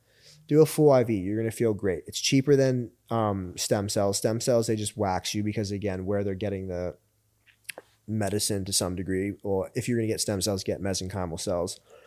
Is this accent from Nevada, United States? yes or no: no; Pittsburgh, Pennsylvania, United States; So then obviously, you know, we're from Pittsburgh and like mm-hmm. we network very well.